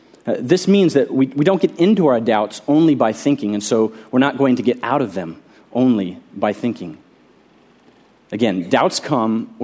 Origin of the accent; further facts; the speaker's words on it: Austin, Texas, United States; I grew up here in Austin and just minutes away from Lake Travis